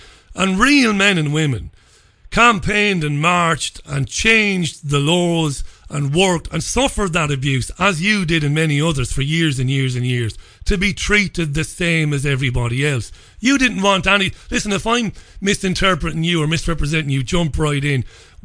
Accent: Waterford, Munster, Ireland; I grew up in Catholic Waterford City in Ireland.

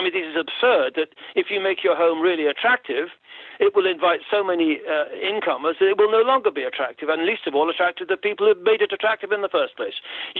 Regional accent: Ireland; No, I'm not a European. I'm an Irishman before anything else. I'm happy to belong to a European culture. But my identity, my state, my people, my culture, my government and my leader, they're all Irish.

